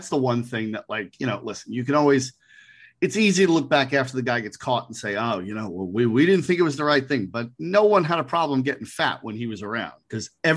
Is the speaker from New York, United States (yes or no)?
yes; New York, United States; I grew up in New York. Like, people in New York literally romanticize John Gotti.